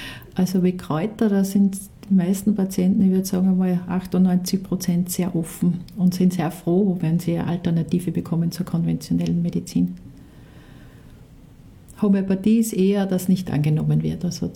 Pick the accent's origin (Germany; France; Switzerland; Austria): Austria; bei uns in Österreich